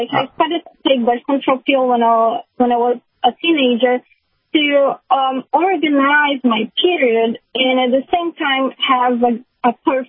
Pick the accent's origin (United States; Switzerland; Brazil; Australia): Brazil; So, I'm from Brazil, and in Brazil I used to be a nutritionist or a dietitian.